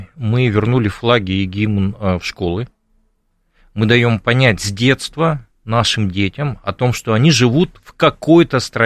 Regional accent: Izhevsk, Udmurtia, Russia; born there; now in Moscow, Russia; я родился в Ижевске. Нет, а сейчас живу в Москве. А вообще я, в общем, россиянин.

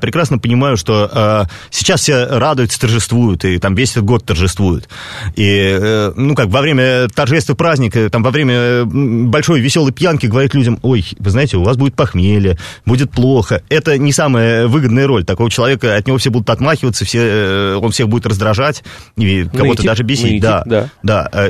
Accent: Moscow, Russia; несмотря на то, что родился и вырос в Москве

